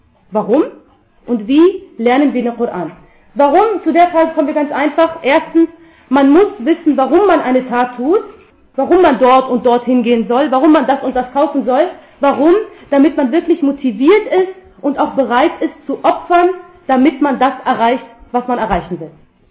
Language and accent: German; Germany; Also ich komme ursprünglich aus Pakistan, bin aber in Deutschland geboren und aufgewachsen, habe hier Abi gemacht